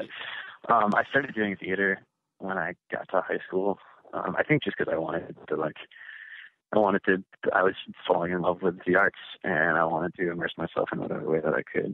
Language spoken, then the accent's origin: English; Michigan, United States; oh, I'm from Michigan, you know, and people from Michigan are intensely proud of where they're from for one reason or another.